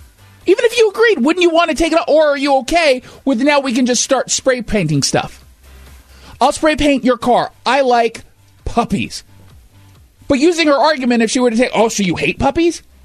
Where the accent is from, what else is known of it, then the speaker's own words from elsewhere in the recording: United States; That frightened me as a Jew, but also as an American